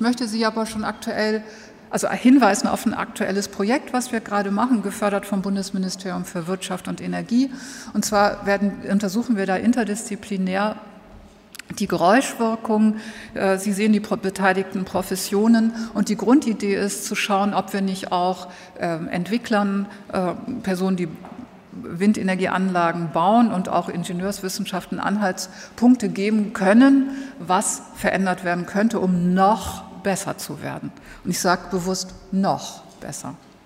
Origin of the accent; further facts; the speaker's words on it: Northern Germany, Germany; ich bin Norddeutscher, das lässt sich nicht vermeiden, aber ich bin des Österreichischen mächtig. Ich habe nämlich hier ein Jahr studiert und ich habe sogar das Oberösterreichisch verstanden.